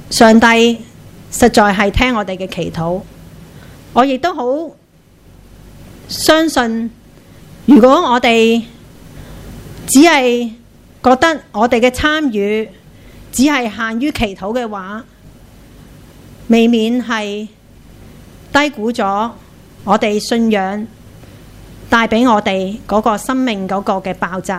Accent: Hong Kong; 我们的前路，或者说我们香港人的命运

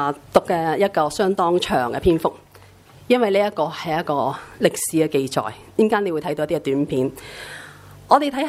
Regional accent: Hong Kong; 我们香港人好多挺轰动，香港原来这么小呢

